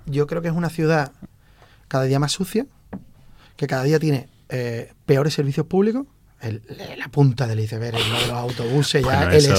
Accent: Jerez de la Frontera, Andalusia, Spain; porque yo amo mi ciudad y soy el pesado de Jerez por todos lados donde voy y quiero a Jerez

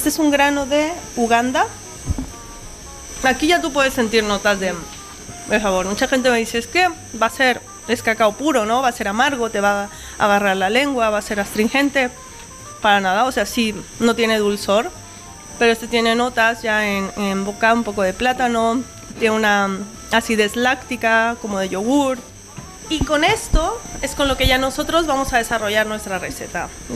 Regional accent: Mexico; Justo acabo de ir a plantaciones en México, que yo soy de México

